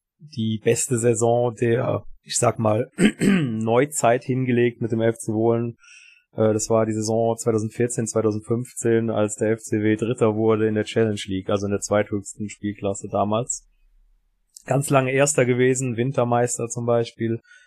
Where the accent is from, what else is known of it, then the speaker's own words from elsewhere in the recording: Rhineland-Palatinate, Germany; now in Switzerland; Ich komme ursprünglich aus der Ecke von Koblenz, aus einem kleineren Ort.